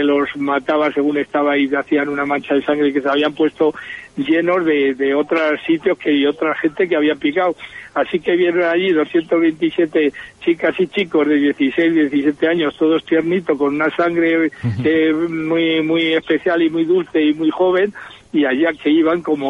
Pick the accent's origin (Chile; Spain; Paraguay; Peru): Spain; Segovia, Castile and León; yo también soy un poco Patrimonio de la Humanidad porque soy de Segovia, ¿no?